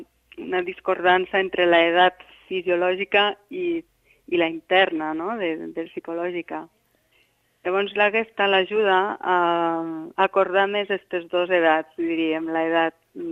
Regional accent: Roquetes, Catalonia, Spain; De maig, sí, faig una xerrada. Al meu poble.

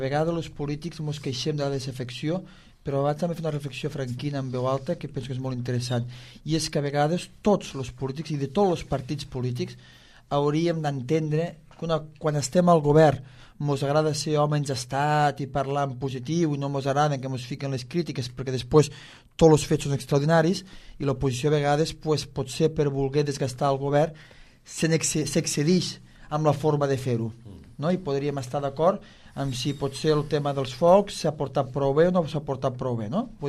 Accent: Catalonia, Spain; Catalunya és un país que a tots mos agrada, van valorar-nos que som catalans

